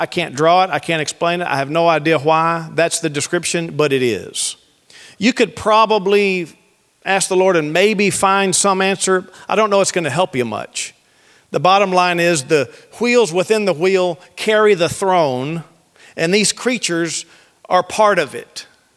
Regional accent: Texas, United States; Probably not how you pronounce it, but I'm Texan, so it's Chebar.

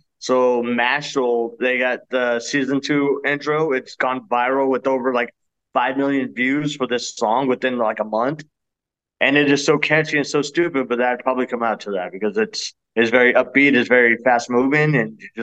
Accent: California, United States; I grew up in California. I didn't really know there was a wrestling scene.

